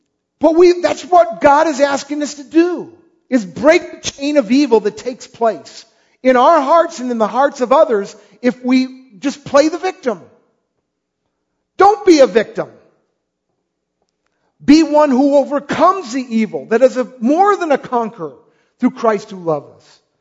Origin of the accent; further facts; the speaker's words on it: United States; That's close as I get as an American.